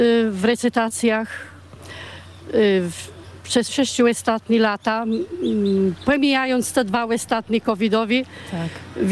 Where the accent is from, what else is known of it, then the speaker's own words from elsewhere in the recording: Chmielno, Pomeranian Voivodeship, Poland; born there; first language Kashubian; urodziłam się tutaj, w sołectwie, w gminie Chmielno, w sołectwie Chmielnie. Od dziecka, że tak powiem, z mlekiem matki wysłałam język.